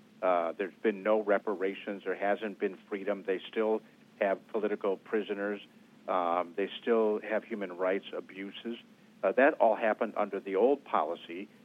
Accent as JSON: {"language": "English", "region": "Wisconsin", "country": "United States", "tie": "born or raised there", "said": "My home state of Wisconsin hasn't voted yet, and that's coming up on April 5th."}